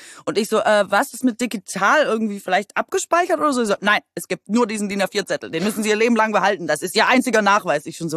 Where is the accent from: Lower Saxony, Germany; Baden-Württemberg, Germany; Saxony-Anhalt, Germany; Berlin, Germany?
Baden-Württemberg, Germany; Aalen; ich komme aus Aalen